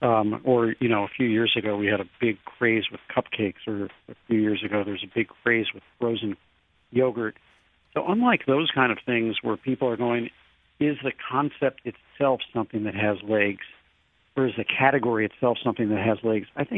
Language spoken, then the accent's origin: English; St. Louis, Missouri, United States; maybe today's parks are what the parking lots were when I was growing up in St. Louis.